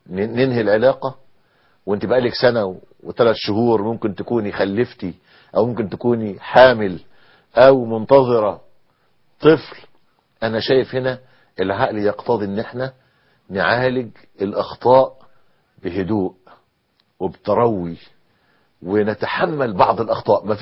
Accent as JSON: {"language": "Arabic", "country": "Egypt"}